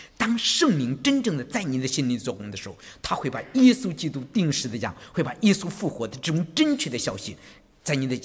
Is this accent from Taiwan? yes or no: no; China; 不只是我们中国人不信，外国人也不信。